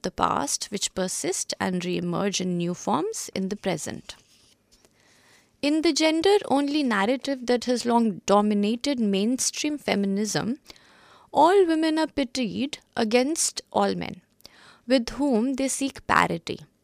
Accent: Pakistan; Growing up in Pakistan, I saw my mother, my grandmother, and my aunt survive terrible suffering of all sorts.

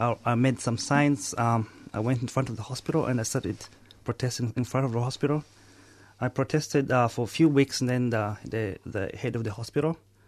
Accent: Uganda; now in Australia; I came to Australia in September of 2005. I came as a refugee from Uganda.

